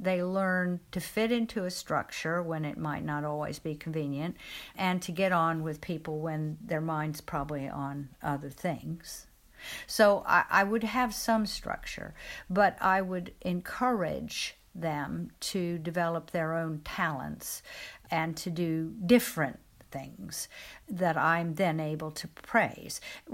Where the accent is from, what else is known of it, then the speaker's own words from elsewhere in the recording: Midwest, United States; For example, a lot of families where I grew up in the Midwest in America, you had a summer holiday that was in the same place every year